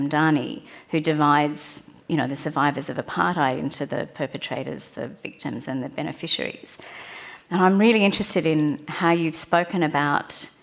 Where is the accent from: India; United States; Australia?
Australia; one of the reasons that it is particularly interesting as an Australian reader is that where Vita is dealing with the history of South Africa